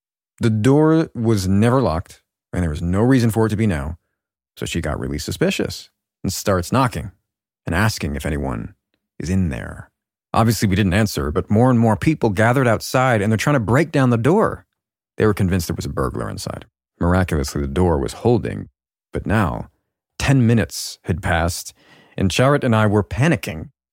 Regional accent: Tamil Nadu, India; I'm from Tamil Nadu, South India. My family, like a lot of middle-class families in my culture, were against me dating anyone.

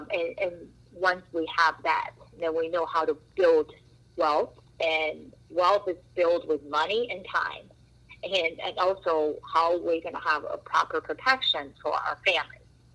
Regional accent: Nevada, United States; But we're from Nevada, so we pay out of state tuition

